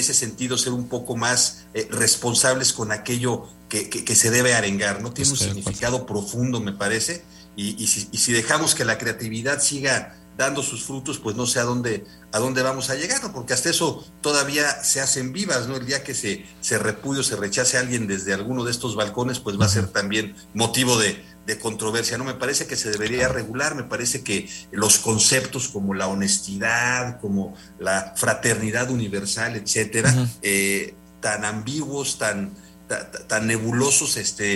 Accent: Mexico; los mexicanos nos disfrazamos de mexicanos para celebrar que somos mexicanos

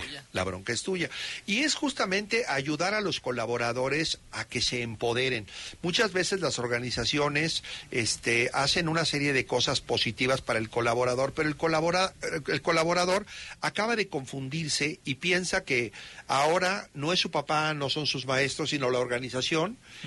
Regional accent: Mexico; estaba yo como mexicano

